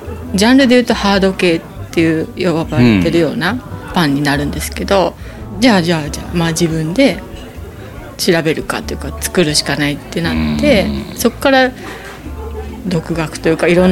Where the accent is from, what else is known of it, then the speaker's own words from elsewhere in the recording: Izumo, Shimane, Japan; 出雲生まれ、出雲育ち、所原町で生まれて、はい、うん、所原町に嫁いだので。